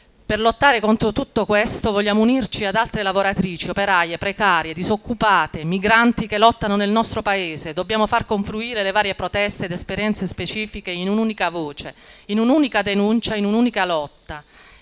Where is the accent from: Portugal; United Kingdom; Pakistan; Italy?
Italy; Taranto, Apulia; rappresento l'MFPR e sono di Taranto, vengo da Taranto.